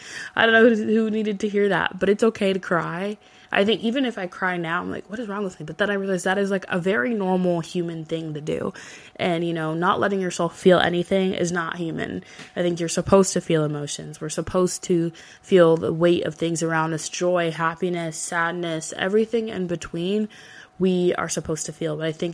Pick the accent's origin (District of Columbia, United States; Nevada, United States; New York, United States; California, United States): California, United States; San Diego; I'm from San Diego, so I've been to San Diego State.